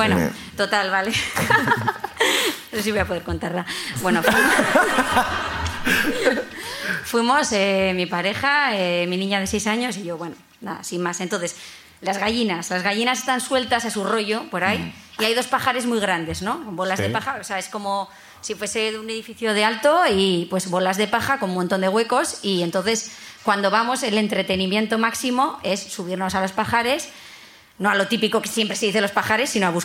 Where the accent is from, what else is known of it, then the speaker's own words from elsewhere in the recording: Bilbao, Basque Country, Spain; Sí, sí, soy de Bilbo, yo vengo legal. Yo no vengo de otro municipio.